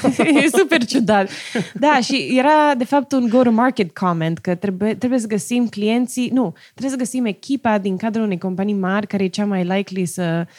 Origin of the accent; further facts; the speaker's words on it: Romania; eu, crescând în România, n-am nici mai vagă idee de baseball